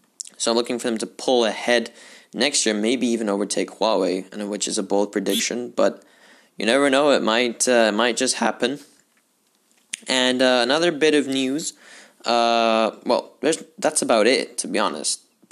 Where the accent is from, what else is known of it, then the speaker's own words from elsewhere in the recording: Spain; English is a second language; now in China; I am from Spain. I live in China, and I love the NFL, but I am an NFL fan.